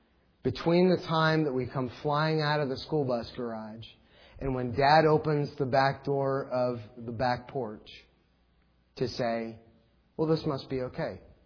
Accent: Dunkirk, Ohio, United States; I grew up on Cherry Street in Dunkirk, Ohio, and one of the features of Cherry Street was the school's bus garage.

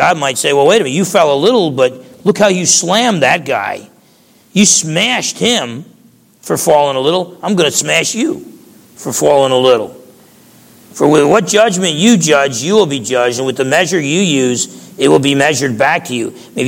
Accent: New Jersey, United States; I wouldn't even be surprised if there was a demon of pride or something just hanging out with me growing up in New Jersey.

